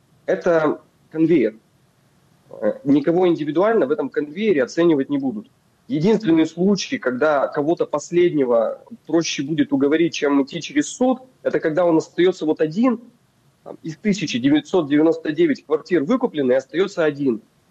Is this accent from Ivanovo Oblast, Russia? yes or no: no; Yekaterinburg, Sverdlovsk Oblast, Russia; я слышал о таких случаях в Екатеринбурге, откуда я родом.